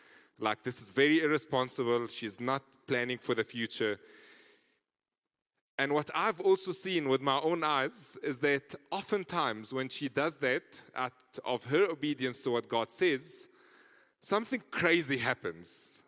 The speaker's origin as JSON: {"language": "English", "country": "Egypt", "second_language": "English", "said": "I'm originally from Egypt, and this is why I have a little bit of an accent."}